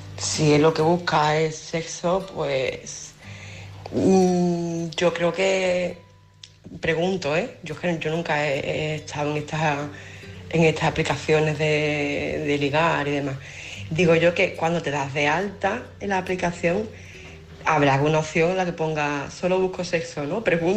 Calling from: Málaga, Andalusia, Spain; de Málaga.

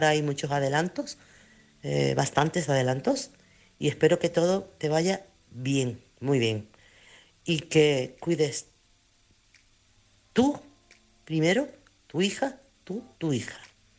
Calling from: Chiclana, Andalusia, Spain; corresponsal de Chiclana.

